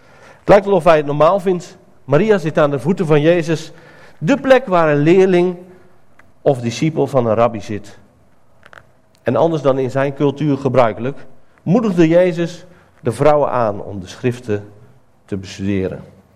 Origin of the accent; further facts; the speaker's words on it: Zeeland, Netherlands; ik kom zelf uit Zeeland.